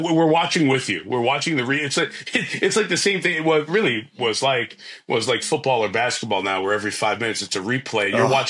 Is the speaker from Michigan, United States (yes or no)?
no; New York, United States; I grew up in New York. Know what New York fans are like. That's how I was raised.